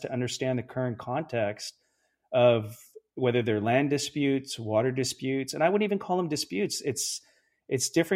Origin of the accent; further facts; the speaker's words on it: Kapuskasing, Ontario, Canada; I grew up on Treaty 9 in Kapuskasing, Ontario, and not even knowing that I was on Treaty 9.